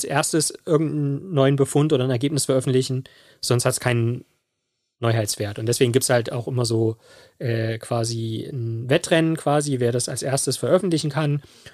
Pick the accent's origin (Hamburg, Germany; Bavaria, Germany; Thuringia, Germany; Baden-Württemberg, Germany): Thuringia, Germany; Erfurt; born there; oder auch meine Geburtsstadt Erfurt, zweitälteste deutsche Uni